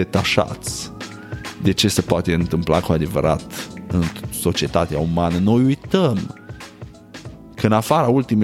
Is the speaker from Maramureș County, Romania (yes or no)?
yes; Sighetu Marmației, Maramureș County, Romania; now in United States; Eu trăiesc în America, da? Îs născut și crescut în Sighetul Marmației, Maramureș, pe graniță cu Ucraina